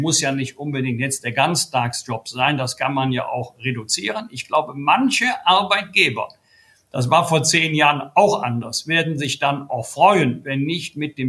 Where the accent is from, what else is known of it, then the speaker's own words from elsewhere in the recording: Bergisch Gladbach, North Rhine-Westphalia, Germany; in meiner Heimatstadt Bergisch Gladbach